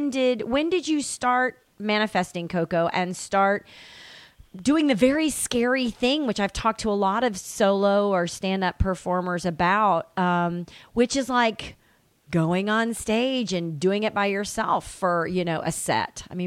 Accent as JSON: {"language": "English", "region": "Tennessee", "country": "United States", "tie": "born or raised there", "said": "I grew up in Tennessee, so it's a very different community"}